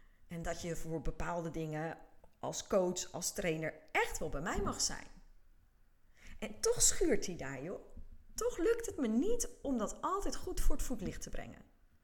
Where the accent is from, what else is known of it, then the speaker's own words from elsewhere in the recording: Numansdorp, South Holland, Netherlands; En er zijn bij ons in Numansdorp zijn er 3 basisscholen. En dus we gingen alle 3 die basisscholen langs en 1 daarvan was mijn oude basisschool.